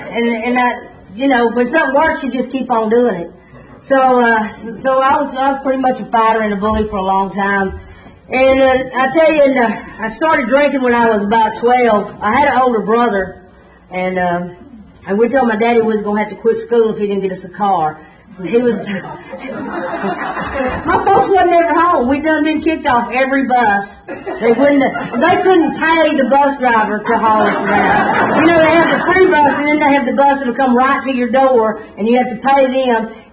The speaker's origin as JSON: {"language": "English", "town": "Dallas", "region": "Texas", "country": "United States", "tie": "born or raised there", "said": "I was born and raised in Dallas, and I was a fat little kid."}